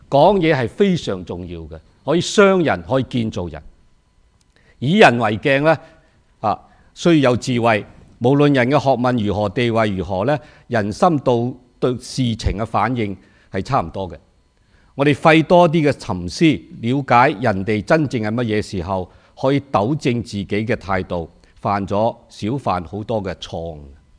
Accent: Hong Kong; 把我们广东人香港来的就是叫过瘾

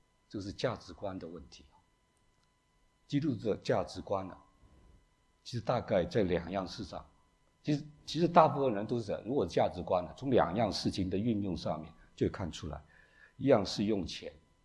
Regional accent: China; 我们中国人有时候就比较困难，不讲第三样

